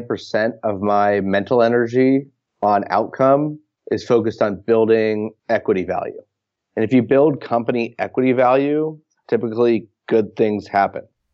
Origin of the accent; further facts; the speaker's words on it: Palo Alto, California, United States; I mean, once again, I grew up in Palo Alto.